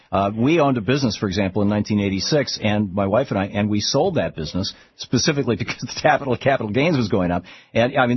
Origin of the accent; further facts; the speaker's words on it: Michigan, United States; I remember growing up in Michigan, we had the Detroit News and the Detroit Free Press.